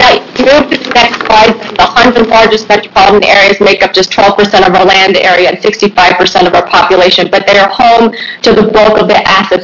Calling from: East Coast, United States; I am testifying from the East Coast.

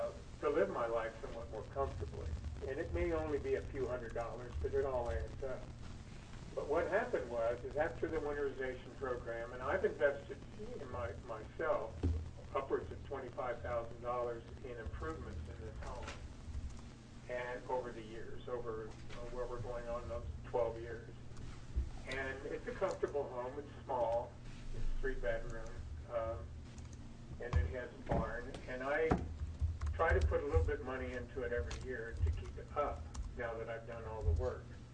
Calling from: Prairie City, Oregon, United States; I'm calling from Prairie City, Oregon.

